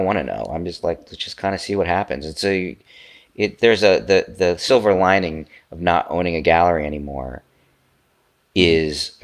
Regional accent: United States; it's not like you're German, I'm an American.

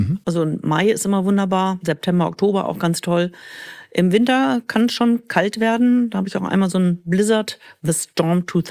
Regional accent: Bad Oldesloe, Schleswig-Holstein, Germany; ich komme ganz aus dem Norden, Bad Oldesloe, liegt zwischen Hamburg und Lübeck in Schleswig-Holstein, am Stadtrand von Hamburg, könnte man auch sagen, je nachdem, wie man das sieht.

